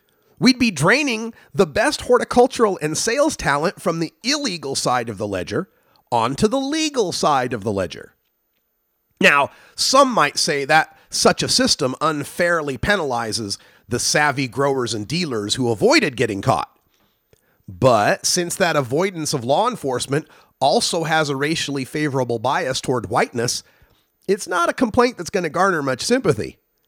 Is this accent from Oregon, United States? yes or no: yes; Oregon, United States; We can do more like my home state of Oregon